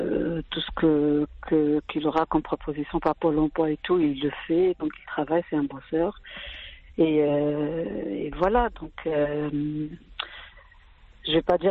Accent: Algeria; Moi, je suis algérienne

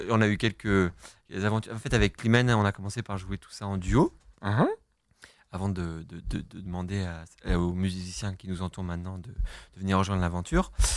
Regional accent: France; En tant que Français, attaquer la musique orientale, c'est quand même, si on a un petit peu la tête sur les épaules, c'est quand même un nouveau monde énorme, quoi.

